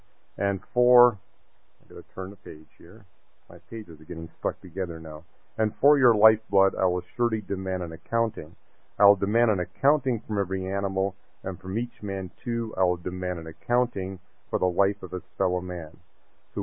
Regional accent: Canada; I'm from Canada, and you compare Canada to the United States.

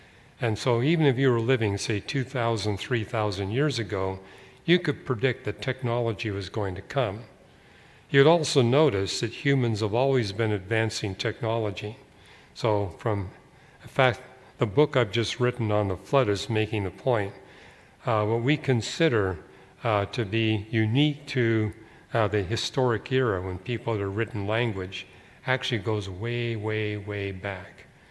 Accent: Canada; I remember growing up in Canada

